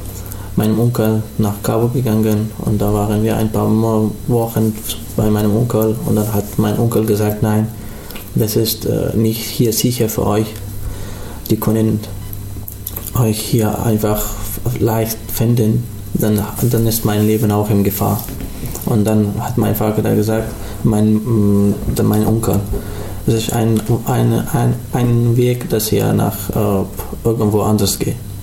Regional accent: Afghanistan; German is a second language; now in Ulm, Germany; ich komme aus Afghanistan. Ich wohne jetzt endlich in Ulm, Hasslerstraße

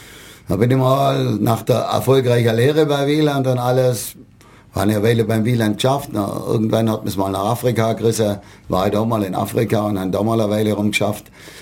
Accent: Ulm, Baden-Württemberg, Germany; Ich bin in Ulm aufgewachsen, schön Seelandstraße, dann schön in Stifterschule gegangen.

